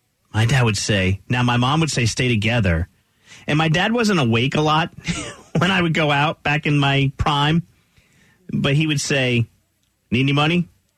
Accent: New Jersey, United States; and I grew up in New Jersey, and even when I was in high school, my mom would say it

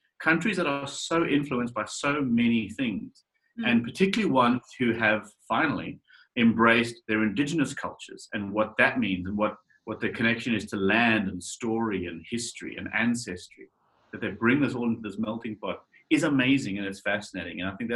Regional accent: South Africa; moved away as an adult; now in Australia; South African originally, and then immigrated to Australia about 6 years ago. It'll be 6 years in January.

